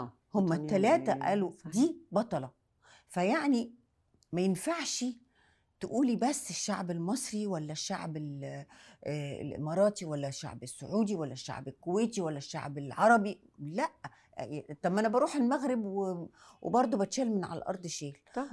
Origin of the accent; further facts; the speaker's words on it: Egypt; كمصريه ده مهم جدا